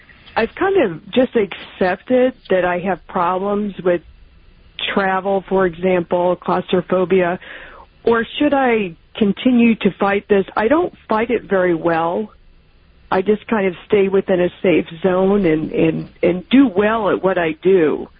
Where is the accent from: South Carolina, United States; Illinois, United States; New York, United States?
New York, United States; Bronx; I grew up in the Bronx in the 80s.